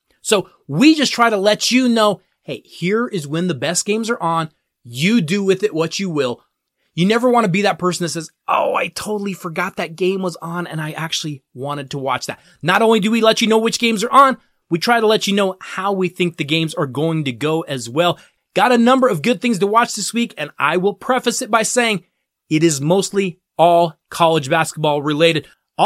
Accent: Denver, Colorado, United States; it's going to feature my hometown Denver Nuggets

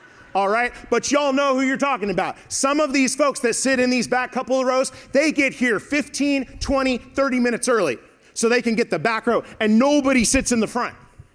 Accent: California, United States; See, I grew up in Southern California, and I did not grow up Southern Baptist, okay?

